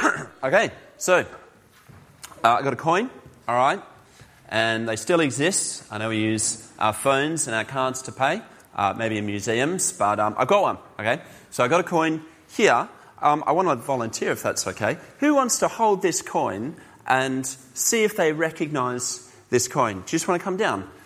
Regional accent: Perth, Western Australia, Australia; now in Wales, United Kingdom; So I'm originally from Perth, Western Australia. It's quite sunny there, obviously very different climate. But my wife is from Wales originally, and all her family in South Wales. So 3 years ago, her and I moved here.

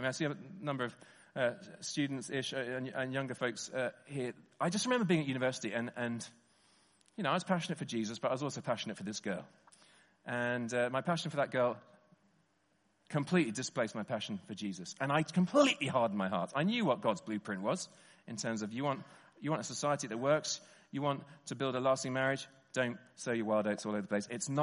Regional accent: England, United Kingdom; Let me talk as an Englishman rather than you Welsh folk.

